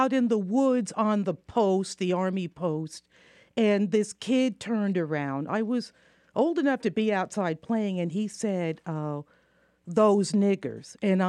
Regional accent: Savannah, Georgia, United States; I liked Savannah. My father liked Savannah. I actually felt more comfortable in Savannah.

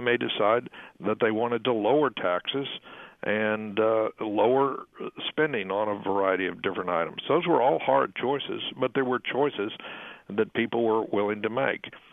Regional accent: San Antonio, Texas, United States; I know when I was growing up in San Antonio, my parents were, I'm part of that baby boom generation

